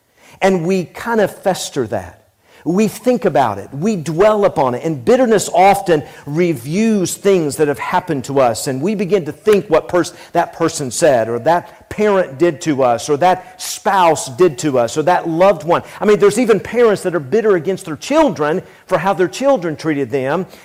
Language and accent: English; Tennessee, United States; I grew up in Tennessee, And man, I loved to swim when I was a kid.